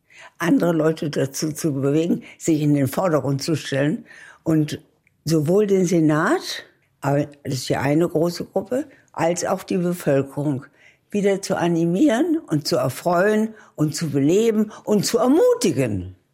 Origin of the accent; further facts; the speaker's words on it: Berlin, Germany; Berlin war ja meine Heimat und nach der habe ich mich auch immer gesehnt. Und dann kam ich zurück.